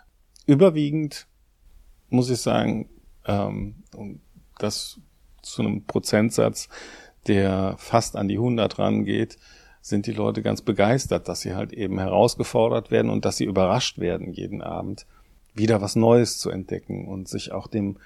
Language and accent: German; Brühl, North Rhine-Westphalia, Germany; Ich komme ja nun nicht weit weg von hier, nämlich aus Brühl, da bin ich geboren.